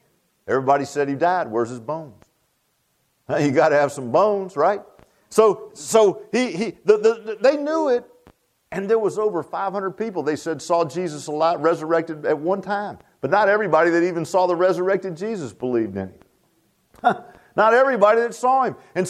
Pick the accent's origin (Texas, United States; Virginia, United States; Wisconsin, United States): Virginia, United States; Virginia Beach; When I was a little boy one time, there was a neighborhood they built. I grew up in Virginia Beach.